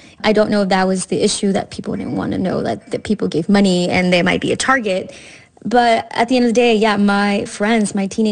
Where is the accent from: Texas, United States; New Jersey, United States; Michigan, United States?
Texas, United States; Laredo; I am from Laredo, Texas. It is a border town. So I felt like I was growing up more in a Mexican culture than American